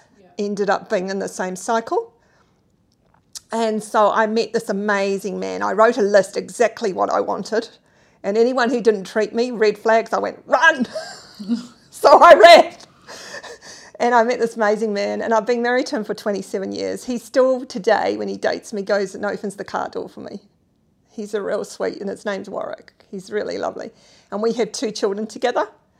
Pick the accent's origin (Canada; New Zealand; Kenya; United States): New Zealand; Christchurch, Canterbury; born there; I was born in Christchurch in the spring of 1967.